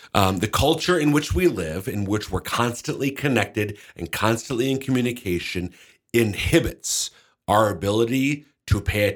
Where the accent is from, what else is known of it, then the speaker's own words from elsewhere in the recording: Minnesota, United States; now in Sioux Falls, United States; I'm originally from Central Minnesota. I have been working, though, in Sioux Falls for the diocese since 2002, so a gosh darn long time.